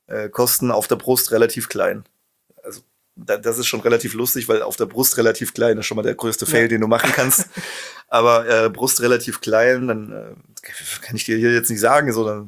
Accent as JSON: {"language": "German", "town": "Schmalkalden", "region": "Thuringia", "country": "Germany", "tie": "born there", "said": "aber ich bin Ossi und bin in Schmalkalden geboren."}